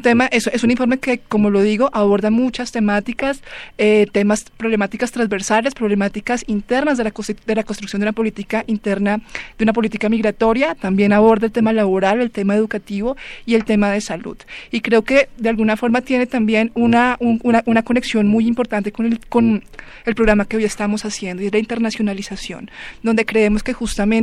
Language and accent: Spanish; Colombia; a nosotros como colombianos que estamos recibiendo gran parte de este fenómeno